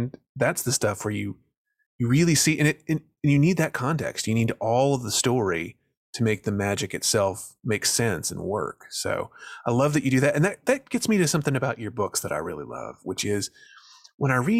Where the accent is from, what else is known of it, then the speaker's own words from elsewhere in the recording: Tennessee, United States; So I'm from the Middle Tennessee area. Not quite Nashville, but sort of rural Middle Tennessee. Grew up on kind of a small gentleman farm, as we would have called it.